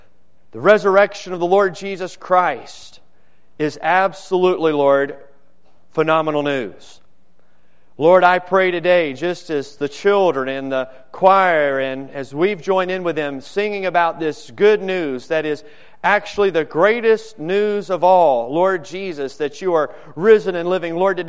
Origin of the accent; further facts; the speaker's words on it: Newport News, Virginia, United States; my folks getting the Sunday paper there growing up in Newport News, Virginia